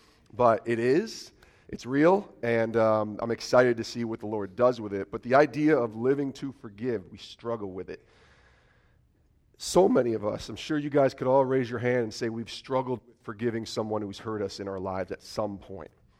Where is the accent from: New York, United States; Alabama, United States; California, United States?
New York, United States; Albany; I grew up in Albany, New York.